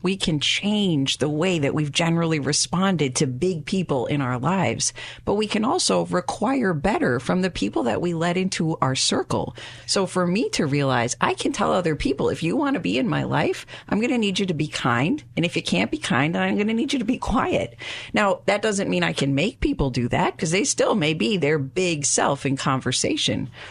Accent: Minnesota, United States; I'm from Minnesota Nice, where we act like we're just fine with everything.

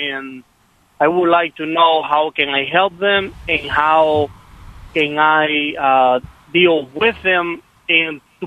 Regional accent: Cuba; moved away as an adult; And I came when I was 20, and from those 20 years in Cuba, there was a lot of verbal abuse and physical abuse between my parents

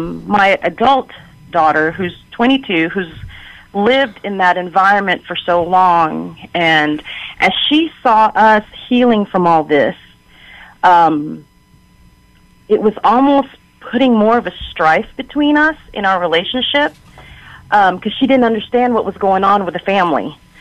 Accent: Texas, United States; And we're from the Texas area

